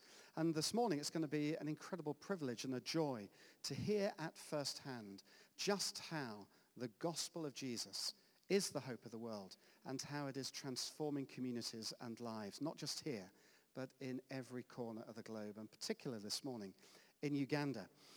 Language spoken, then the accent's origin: English; England, United Kingdom; we're English and we've got a poverty of applause in that sense